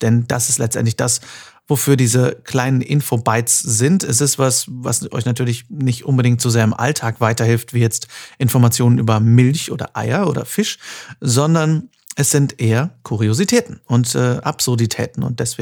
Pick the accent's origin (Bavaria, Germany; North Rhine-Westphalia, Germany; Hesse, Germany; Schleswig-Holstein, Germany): North Rhine-Westphalia, Germany; now in Düsseldorf, Germany; Und das, obwohl ich jetzt in Düsseldorf lebe. Aber diese Diskussion werde ich jetzt nicht auslösen. Ich bin Westfale, mir ist das relativ schnuppe.